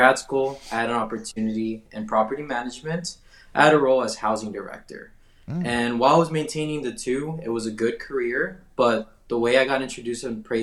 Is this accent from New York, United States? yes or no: no; Houston, Texas, United States; And we grew up in Houston, Texas.